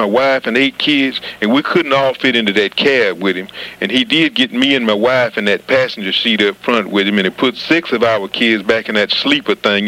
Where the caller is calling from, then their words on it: Nacogdoches, Texas, United States; I'm calling from Nacogdoches, Texas.